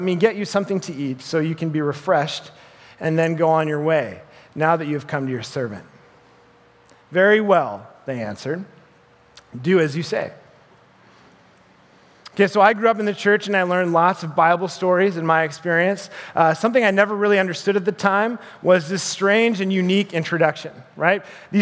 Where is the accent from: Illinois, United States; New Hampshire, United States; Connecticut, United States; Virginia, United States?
Illinois, United States; Chicago; I mean, I'm from Chicago, where there's millions of people everywhere